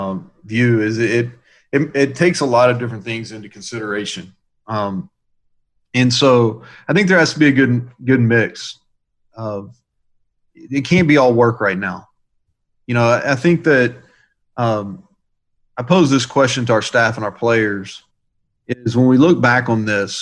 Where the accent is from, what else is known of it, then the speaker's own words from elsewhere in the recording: Kentucky, United States; I grew up, and I'm from Kentucky, so you know I like basketball.